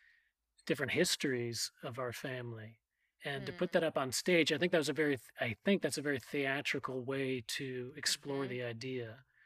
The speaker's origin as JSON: {"language": "English", "town": "Scarsdale", "region": "New York", "country": "United States", "tie": "born or raised there", "said": "It was very much about growing up in Scarsdale and my family."}